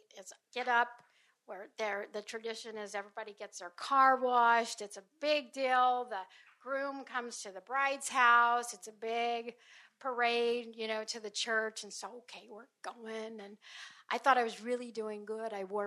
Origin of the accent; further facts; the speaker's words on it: Texas, United States; And I grew up in West Texas. And West Texas, maybe I was a hillbilly in West Texas.